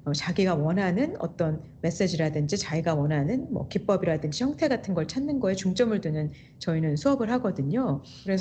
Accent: South Korea; now in United States; 저는 1세대 이민자로서 어떻게 보면 굉장히 한국적인 사고방식을 하는 미국 사람인 거잖아요.

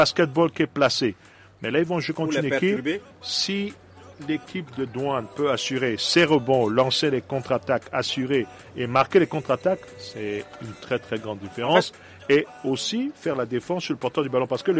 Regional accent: Central African Republic; Moi, je suis centrafricain.

